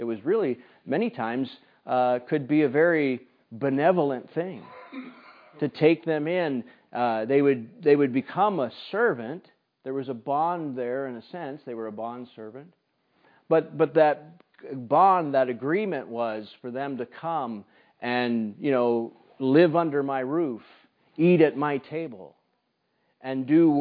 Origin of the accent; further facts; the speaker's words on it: United States; At least I know for myself, growing up in the United States, the word slavery brings one image to mind.